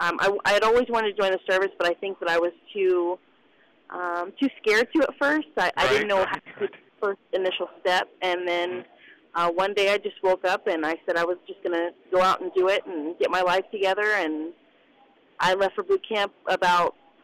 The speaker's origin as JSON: {"language": "English", "town": "Riverside", "region": "Ohio", "country": "United States", "tie": "born or raised there", "said": "I grew up in Riverside, Ohio."}